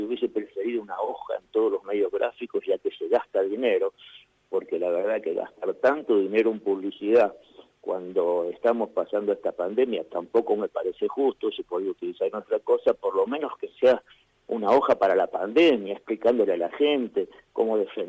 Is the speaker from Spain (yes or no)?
no; Córdoba, Argentina; yo siento que tengo una responsabilidad como dirigente cordobés